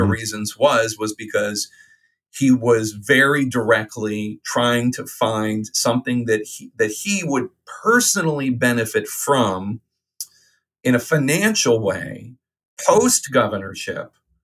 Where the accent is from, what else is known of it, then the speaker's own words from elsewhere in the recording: Philadelphia, Pennsylvania, United States; Ozzie Myers, who was my congressman at the time, as a little boy growing up in Philadelphia